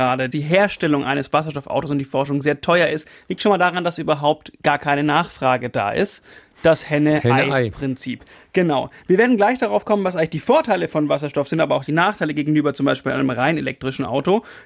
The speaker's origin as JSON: {"language": "German", "region": "Baden-Württemberg", "country": "Germany", "said": "Wo ich herkomme, liebe Grüße auf die Schwäbische Alb, da fährt die Diesellok."}